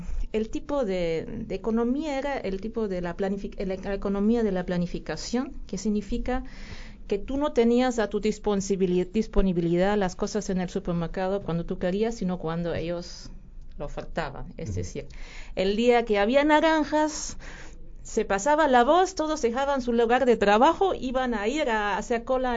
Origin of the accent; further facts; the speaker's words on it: Bavaria, Germany; born there; Spanish is a second language; Yo nací en Baviera, que era la parte de la ocupación de Estados Unidos, que era la más benévola